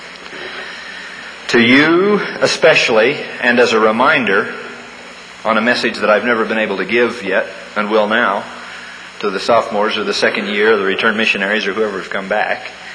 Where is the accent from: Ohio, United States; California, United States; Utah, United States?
Utah, United States; St. George; I don't just run around and tell people I'm from St. George.